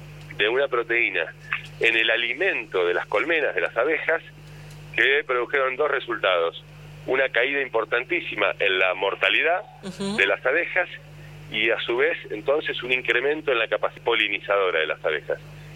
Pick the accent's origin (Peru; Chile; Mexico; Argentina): Argentina; Tandil, Buenos Aires Province; lo mismo en la ciudad de Tandil, por ejemplo, de donde soy yo